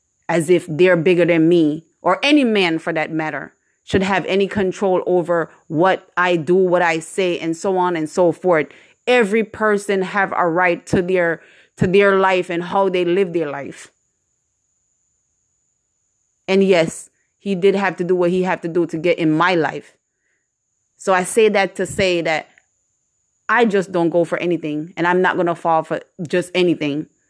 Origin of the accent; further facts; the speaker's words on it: Jamaica; moved away; I went to Stroughton to live for a little while. Then I went to Foga. And I leave from Foga and went overseas. So yes, I am a Jamaican. I was born in Jamaica.